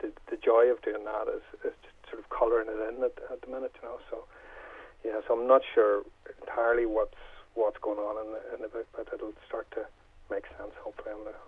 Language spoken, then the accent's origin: English; Enniskillen, Northern Ireland, United Kingdom; I grew up in Enniskillen, you know